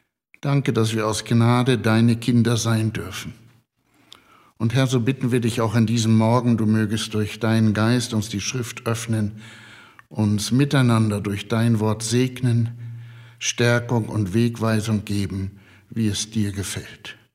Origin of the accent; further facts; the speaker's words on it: Hamburg, Germany; now in Switzerland; Gesagt wurde, wir kommen aus der Schweiz. Das stimmt. Und trotzdem, wir sind Hamburger. Wir kommen aus Hamburg, aus der Freien Evangelischen Gemeinde. Damals, vor 54 Jahren, sind wir in die Schweiz gegangen.